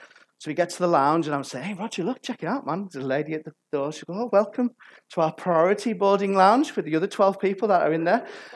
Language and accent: English; North West England, United Kingdom; I'm an American Cumbrian guy, anything for free. I'm a northerner, for goodness sake.